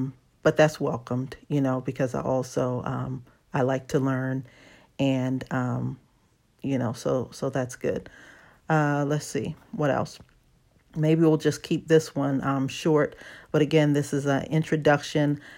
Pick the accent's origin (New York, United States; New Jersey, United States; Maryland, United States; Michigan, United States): Maryland, United States; Baltimore; also born or lived in North Carolina / Los Angeles; My whole hometown is Baltimore. I was born here and I moved away as a kid to North Carolina. So I grew up in Baltimore and North Carolina. But as a young adult, I moved to California and moved to Los Angeles.